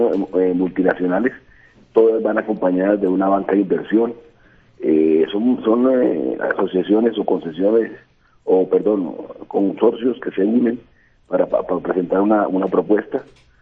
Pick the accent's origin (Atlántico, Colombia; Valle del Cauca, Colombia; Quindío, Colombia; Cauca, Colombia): Atlántico, Colombia; Barranquilla; porque entendemos como ribereños que somos, como barranquilleros, como colombianos